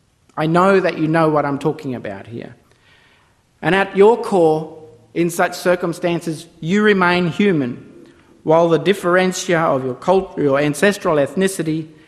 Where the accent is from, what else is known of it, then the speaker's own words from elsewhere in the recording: Australia; might be interested to know that neither the Australian flag nor the national anthem enhance my sense of being Australian